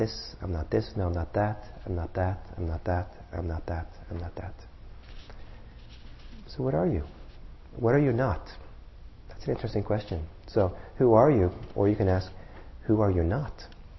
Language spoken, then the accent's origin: English; Norway; English is a second language; I'm Norwegian. I was born in Norway. I don't quite identify as an American.